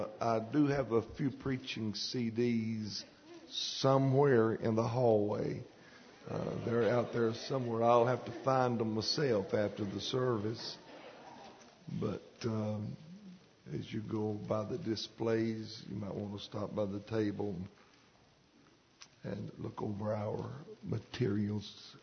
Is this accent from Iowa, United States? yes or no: no; Mount Airy, North Carolina, United States; people wonder where I'm from. I'm from Mount Airy, North Carolina. That's the real life Mayberry.